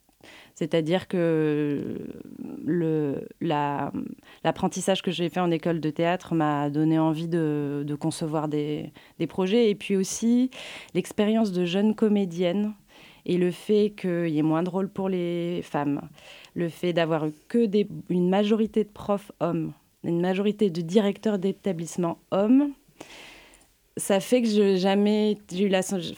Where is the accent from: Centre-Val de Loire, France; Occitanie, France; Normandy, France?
Occitanie, France; Toulouse; moved away as an adult; also born or lived in Bordeaux / Paris; now in Brittany, France; Eh bien, d'origine, je suis toulousaine.